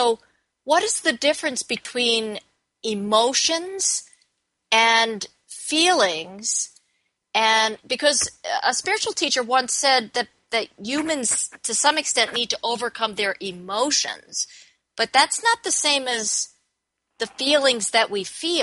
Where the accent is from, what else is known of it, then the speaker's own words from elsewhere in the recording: Smithtown, New York, United States; I grew up in Smithtown.